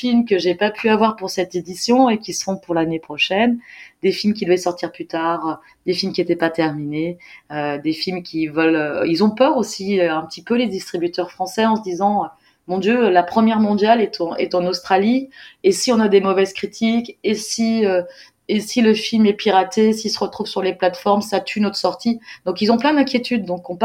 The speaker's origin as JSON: {"language": "French", "country": "France", "said": "en tant que Française"}